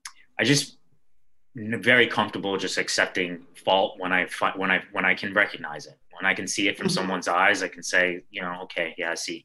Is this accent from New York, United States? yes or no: yes; Brooklyn, New York, United States; I mean, we grew up in Bed-Stuy, Brooklyn in the 80s, you know, just to give one more like bright spotlight on my parents.